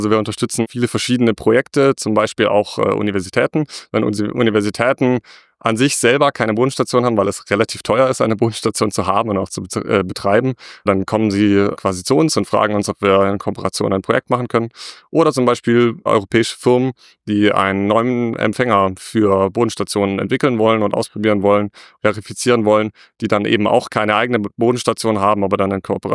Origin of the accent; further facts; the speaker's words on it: Stuttgart, Baden-Württemberg, Germany; Ich komme aus Stuttgart.